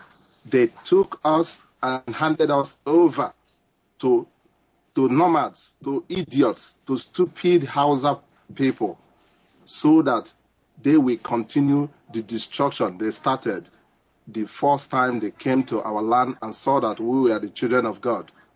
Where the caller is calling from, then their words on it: Guangzhou, Guangdong, China; I am calling from China, from Guangzhou in China.